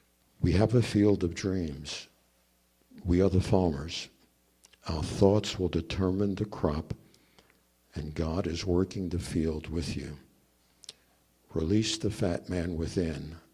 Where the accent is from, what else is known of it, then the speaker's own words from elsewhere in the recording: Brooklyn, New York, United States; So I grew up in Brooklyn, New York.